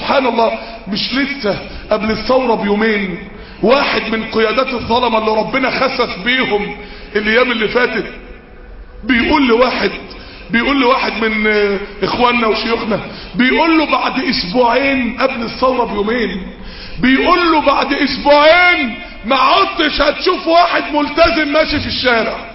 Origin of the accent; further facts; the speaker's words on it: Mansoura, Dakahlia, Egypt; اللي بيعتبر الوقت عالميين عندنا في المنصورة